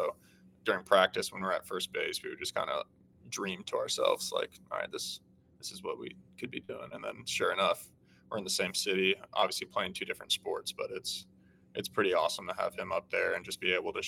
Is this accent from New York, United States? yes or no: no; Charlotte, North Carolina, United States; Obviously, we grew up in the Charlotte area, so big Panthers fans, too.